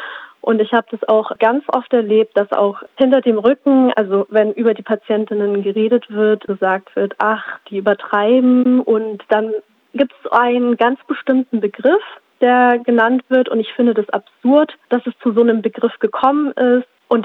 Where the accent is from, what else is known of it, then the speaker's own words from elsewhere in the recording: Bavaria, Germany; Und dann sage ich, ja, ich komme wirklich aus Bayern.